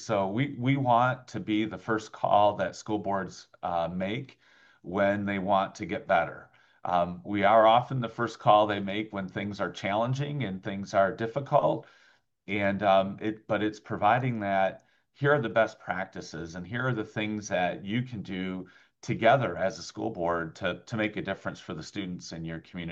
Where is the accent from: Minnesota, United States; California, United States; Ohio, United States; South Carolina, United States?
Ohio, United States; Toledo; You know, I grew up in Point Place